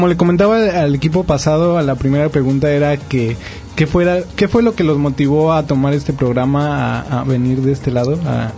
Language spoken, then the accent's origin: Spanish; State of Mexico, Mexico; yo también soy del Estado de México y recuerdo que, no sé en qué momento de mi infancia, recuerdo un frío